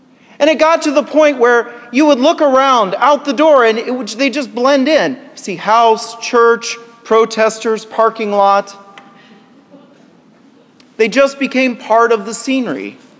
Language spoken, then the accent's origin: English; Kansas, United States; Many of you have probably seen that my home state of Kansas was in the news this week